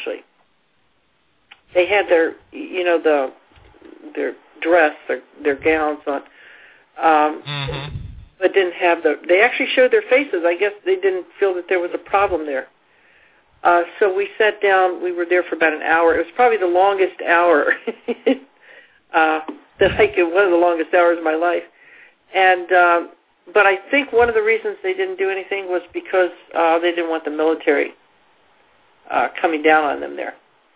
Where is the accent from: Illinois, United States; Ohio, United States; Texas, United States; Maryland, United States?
Maryland, United States; I was raised in in Maryland, spent most of Maryland, D.C. area, and I joined the military when I was 18.